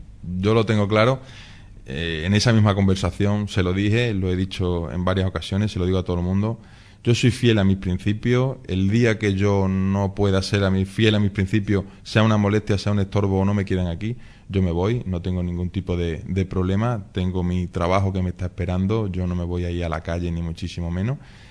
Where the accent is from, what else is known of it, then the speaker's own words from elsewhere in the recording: Spain; tenemos que tener en cuenta que somos españoles como todas las comunidades